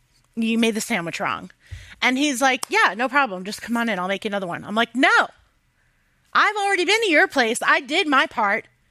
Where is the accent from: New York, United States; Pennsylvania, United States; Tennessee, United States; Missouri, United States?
Pennsylvania, United States; Philadelphia; So like I come from the Philly area and cheese steaks are really, really big.